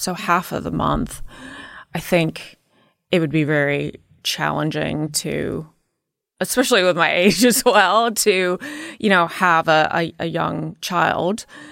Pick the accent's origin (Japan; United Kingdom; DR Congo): United Kingdom; England; accent: English; now in United States; And I still have, yes, some of my accent. But everyone in America will say that I sound English.